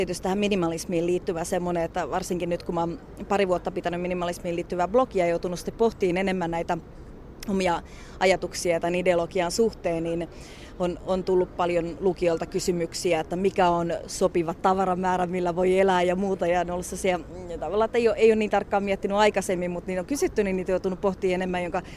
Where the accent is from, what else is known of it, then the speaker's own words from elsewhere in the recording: Tampere, Pirkanmaa, Finland; me ollaan Helsingissä asuttu ja sitten niin mä oon Tampereelta kotoisin, niin on siellä edelleen pieni asunto